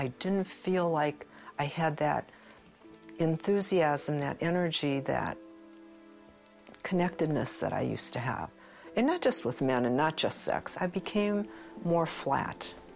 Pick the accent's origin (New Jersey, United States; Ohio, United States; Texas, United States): Ohio, United States; Cleveland; I'm from Cleveland, Ohio. Today I'm 66, but I don't feel like I'm 66.